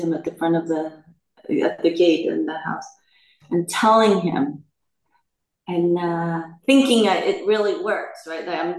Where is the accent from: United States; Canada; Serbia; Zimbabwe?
United States; San Francisco, California; also born or lived in Vietnam; My mom escaped with her four kids to America. And there I grew up in San Francisco.